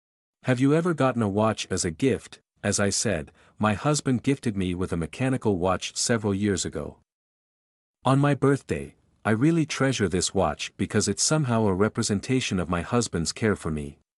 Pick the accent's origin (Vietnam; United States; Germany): Vietnam; born or raised there; English is a second language; now in Ho Chi Minh City, Vietnam